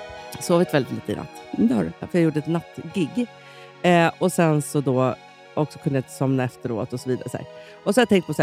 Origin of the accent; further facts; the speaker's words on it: Sweden; Det är också, man tycker som svensk att det är dyrt med ost.